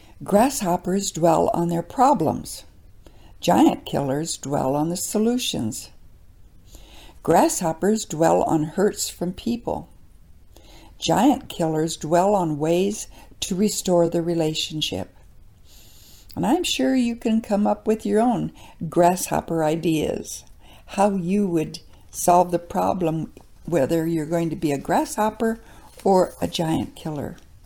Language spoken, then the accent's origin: English; the Dakotas, United States; growing up in the Dakotas as I did, we always had lots of grasshoppers in the summer.